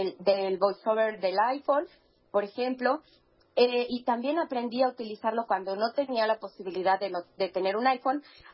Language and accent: Spanish; San Luis Potosí, Mexico; soy de San Luis Potosí.